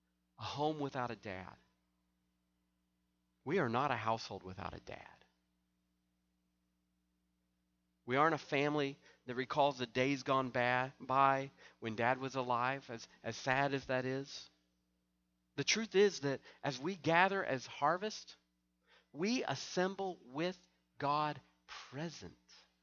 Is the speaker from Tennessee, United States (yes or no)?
yes; Knoxville, Tennessee, United States; the church that I grew up in Knoxville, Tennessee